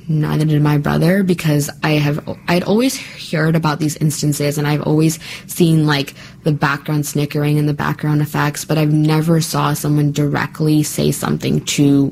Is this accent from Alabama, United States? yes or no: no; Kansas, United States; So growing up in Kansas, like, I learned of that.